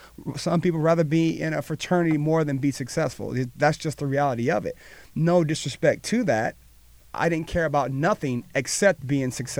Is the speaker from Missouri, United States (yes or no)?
no; Cleveland, Ohio, United States; I was the biggest Steelers fan growing up in Cleveland, Ohio.